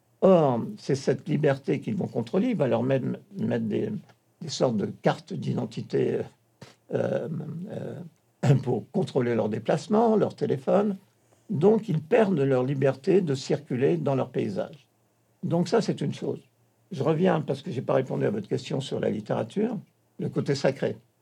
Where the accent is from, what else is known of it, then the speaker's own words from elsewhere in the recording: France; nous sommes Français, nous sommes Européens